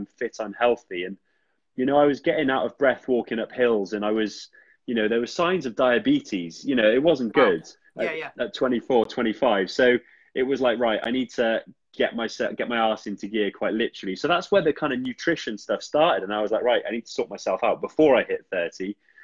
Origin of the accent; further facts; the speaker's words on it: Wales, United Kingdom; And then, you know, growing up in Wales, rugby is unavoidable.